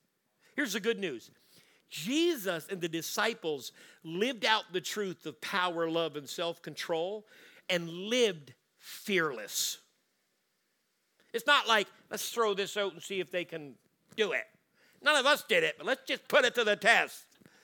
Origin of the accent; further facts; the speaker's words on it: Louisbourg, Nova Scotia, Canada; It was 25, 30 minutes from my hometown, Lewisburg, to Sydney, where I used to go, where all the restaurants were. My hometown didn't have much, maybe two or three restaurants.